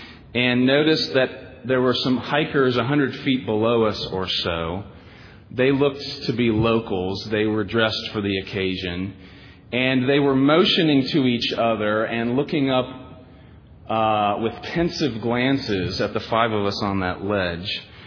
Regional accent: Indiana, United States; Well, I come from Indiana, so I don't fit that category.

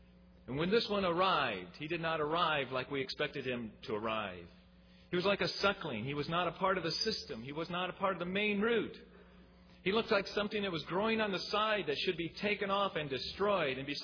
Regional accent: Rochester, New York, United States; moved away; we have a lot of lilacs around our house because we're from Rochester, New York, the lilac capital, so we brought some of them with us.

